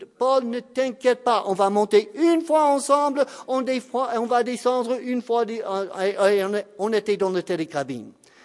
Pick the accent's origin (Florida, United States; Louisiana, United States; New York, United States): Florida, United States; French is a second language; moved away as an adult; venant de la Floride, ça serait une bonne aventure pour moi, parce que, bien entendu, là d'où je viens, il n'y a pas de neige, il n'y a pas de montagne.